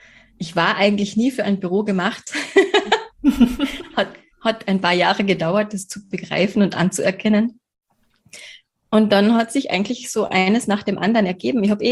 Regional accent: Carinthia, Austria; born there; Bin geboren in Kärnten und ich wohne auch in Kärnten. Hinter mir, irgendwo da hinter mir ist der Wörthersee.

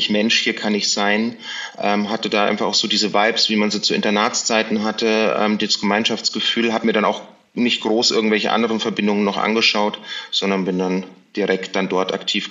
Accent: Munich, Bavaria, Germany; ich bin in München geboren, bin dort die ersten Jahre auch aufgewachsen, war dann später Internatsschüler ab der 7. Klasse und bin nach dem Abitur 2004 zurück nach München gekommen.

